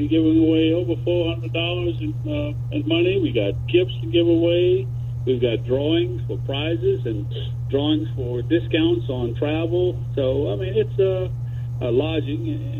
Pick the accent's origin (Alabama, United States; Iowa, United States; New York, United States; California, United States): Alabama, United States; Montgomery; Yes, I'm from Montgomery, Alabama.